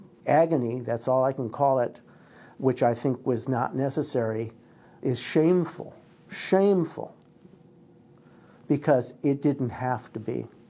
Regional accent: Detroit, Michigan, United States; would give years of my life to be able to let other people experience what we experienced as people growing up in Detroit.

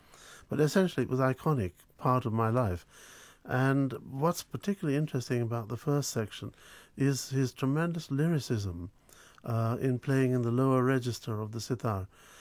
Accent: England, United Kingdom; I grew up in England in the 50s

